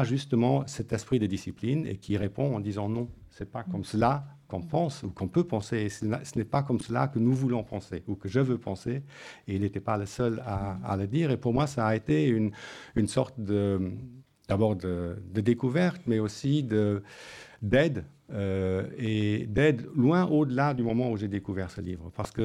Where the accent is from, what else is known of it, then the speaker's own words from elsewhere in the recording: Luxembourg; Je suis originaire du Luxembourg, donc en plus je l'ai découvert en allemand.